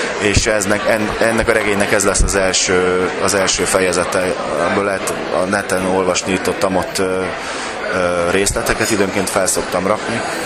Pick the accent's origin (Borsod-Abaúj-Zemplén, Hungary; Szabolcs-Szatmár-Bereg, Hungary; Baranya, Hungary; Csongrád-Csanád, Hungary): Csongrád-Csanád, Hungary; Szeged; born there; 1969. május 4-én én itt születtem Szegeden.